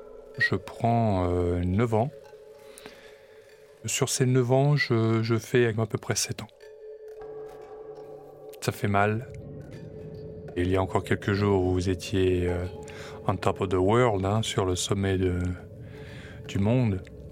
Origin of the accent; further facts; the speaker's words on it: France; accent: American; moved away as an adult; also born or lived in United States; Je parle le français avec l'accent américain comme ça. J'avais perdu tous mes repères. Rappelez-vous, j'étais parti aux États-Unis à l'âge de 18 ans.